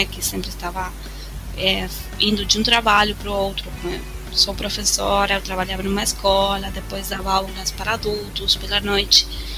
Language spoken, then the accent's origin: Portuguese; Argentina; Portuguese is a second language; que não, sou argentina, que não tenho família, nem brasileira, que não tenho família portuguesa.